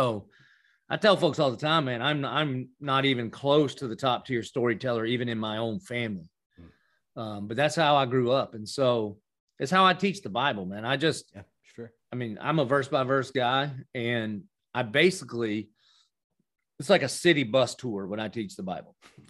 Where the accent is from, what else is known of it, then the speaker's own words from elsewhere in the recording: Dillon, South Carolina, United States; accent: Southern; I mean, you can hear from my accent. I am from the South. I grew up in a little nowhere town called Dillon, South Carolina.